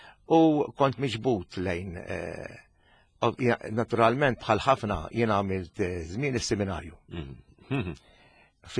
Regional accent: Zejtun, South Eastern Region, Malta; U allura fit-trobbija tiegħi jiena bdejt mill-ewwel inħoss il-ġibda għall-espressjoni Maltija. Jiena miż-żejtun. U nemmen illi fina żwieten.

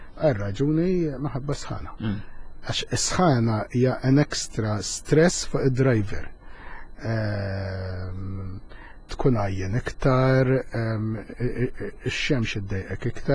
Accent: Rabat, Gozo, Malta; Jien dejjem naqta jiena ġej mir-Rabat Għawdex u aħna kollox bi kbir u għandna ġiex parroċċi u ġiex qaddisin.

